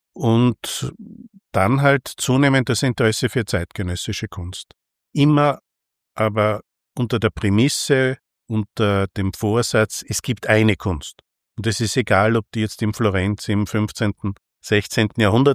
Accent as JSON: {"language": "German", "town": "Linz", "region": "Upper Austria", "country": "Austria", "tie": "born or raised there", "said": "dann habe ich also meine Stahlstadt-Kinder-Jugendzeit in Linz zugebracht und habe aber immer in mir den Tiroler hochleben lassen"}